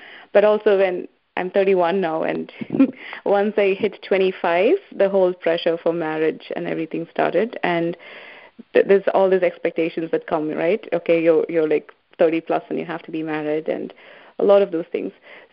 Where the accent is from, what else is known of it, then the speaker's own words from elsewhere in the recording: India; moved away as an adult; Growing up in India and coming to work here, study and work here, it's just, it's two very different worlds.